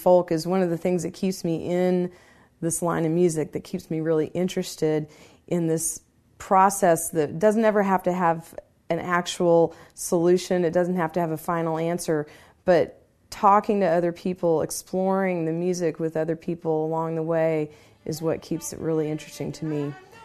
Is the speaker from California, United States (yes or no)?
no; Fayetteville, Arkansas, United States; I grew up in Fayetteville, Arkansas. The reason that's important is it's in part of the Ozarks